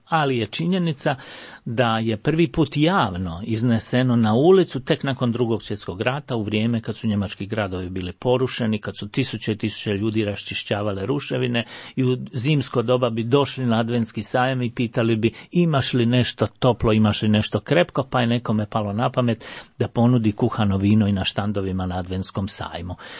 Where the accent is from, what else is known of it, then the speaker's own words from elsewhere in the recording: Split-Dalmatia County, Croatia; To je slučaj i kod nas u Dalmaciji.